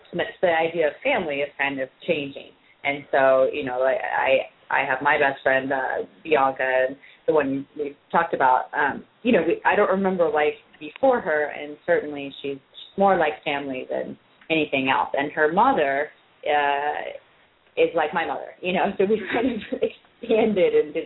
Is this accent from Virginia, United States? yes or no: yes; Virginia, United States; moved away as an adult; I kind of started traveling after I grew up in Virginia, so I was very stationary for the first 18 years.